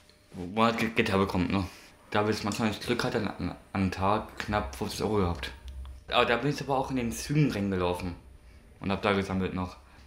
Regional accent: Berlin, Germany; gebürtiger Berliner, Vater von zwei Kindern.

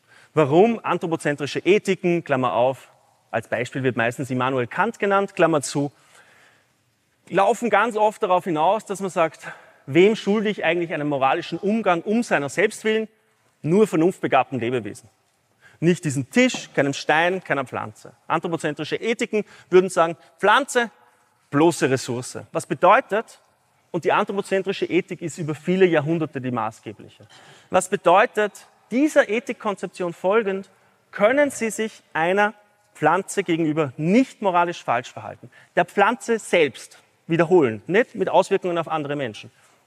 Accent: Austria; Wenn Sie das nächste Mal bei uns in Österreich sind, merken Sie, das sind Kathedralen der Natur.

